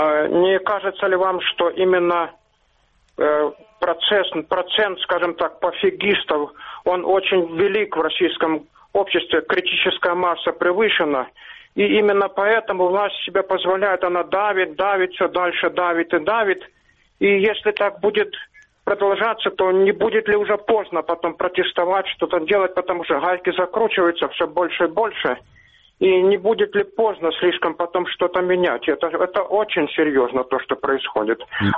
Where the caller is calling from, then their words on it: Sloviansk, Donetsk Oblast, Ukraine; Славянск.